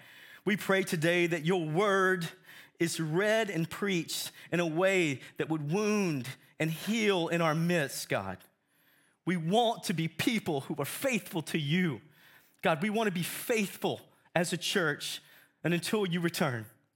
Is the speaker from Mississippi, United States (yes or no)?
yes; Mississippi, United States; also born or lived in Alabama; I'm from South Mississippi originally, moved to Alabama, and then now I live in Tennessee, so I keep moving up.